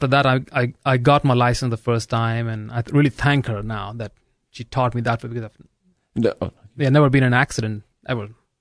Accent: India; now in United States; I said, like, "Oh, I'm sorry, but I'm from India, you know."

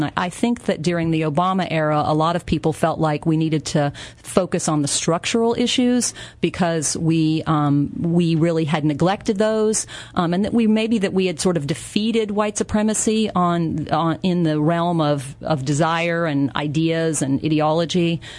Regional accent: Atlanta, Georgia, United States; So I grew up in Atlanta, where people didn't want to talk about these things.

